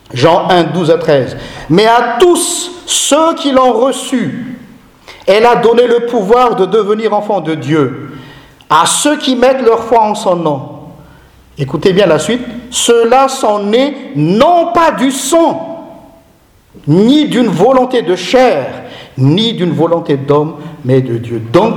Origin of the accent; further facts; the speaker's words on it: Madagascar; je suis d'abord chrétien. Et après, je suis malgache.